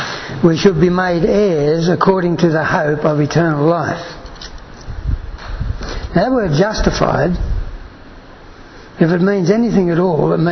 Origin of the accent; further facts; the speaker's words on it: Maryborough, Australia; I'm from Maryborough.